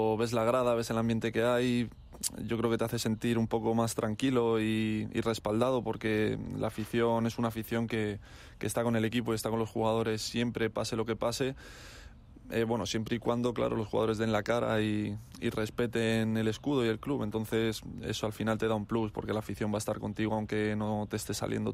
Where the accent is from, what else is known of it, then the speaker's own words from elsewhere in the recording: Madrid, Community of Madrid, Spain; además soy de Madrid